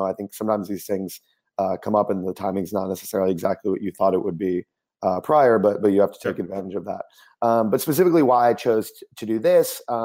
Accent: United States; especially as an American, where we've had a pretty strong fiat currency for a long time

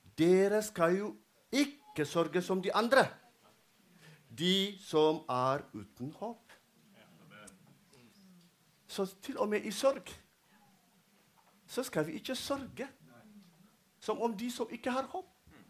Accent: Eritrea; Norwegian is a second language; now in Norway; jeg er fra Eritrea, og det er noen her, kanskje la oss si, fra Etiopia. Vet du hva? Når vi kom til Norge

